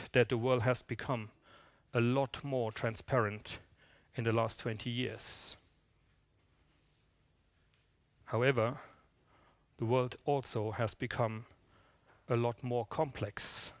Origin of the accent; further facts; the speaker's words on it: Germany; now in Liechtenstein; even though I live in Liechtenstein today, my home country is Germany